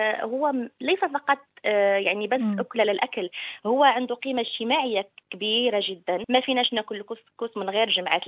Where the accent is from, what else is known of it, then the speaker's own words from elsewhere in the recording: Morocco; واللبن عندنا هو شبيه كثير للبن العيران الا انه بس اقل ملوحه. وعندنا بالمغرب بايام الصيف بيكون عربات يعني بالشوارع